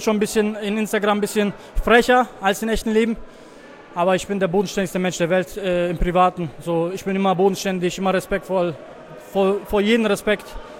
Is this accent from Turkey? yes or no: yes; Turkey; German is a second language; Ich bin in Türkei aufgewachsen. Ja, so 12, 13 Jahre war ich dort